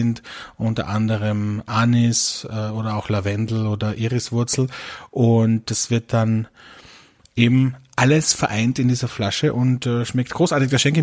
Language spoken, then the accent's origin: German; Austria; bei uns in Österreich